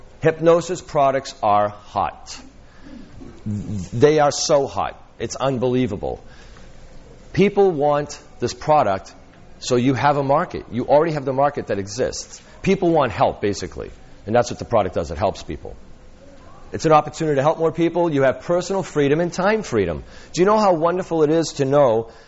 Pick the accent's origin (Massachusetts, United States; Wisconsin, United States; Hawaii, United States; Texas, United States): Massachusetts, United States; Boston; I'm sorry, I'm from Boston. I'm supposed to say harder.